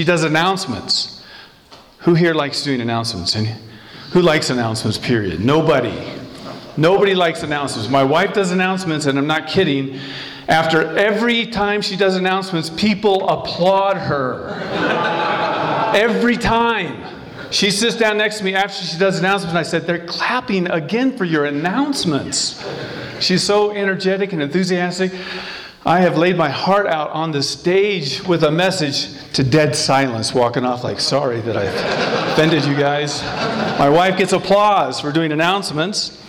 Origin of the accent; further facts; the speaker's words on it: Iowa, United States; also born or lived in Colorado; I grew up in Iowa. I got saved in 1981.